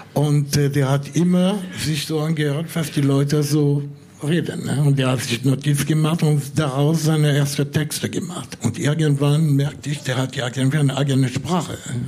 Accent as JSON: {"language": "German", "country": "France", "second_language": "German", "said": "als Franzose, das war der erste Sänger, der in Deutsch gesungen hat, was mich auch sehr interessiert hat."}